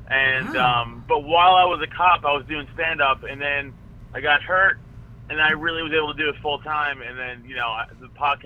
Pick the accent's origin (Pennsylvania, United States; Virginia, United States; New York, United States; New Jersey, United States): New York, United States; Staten Island; No, it's only about 50 minutes from Staten Island. I'm from Staten Island. New York.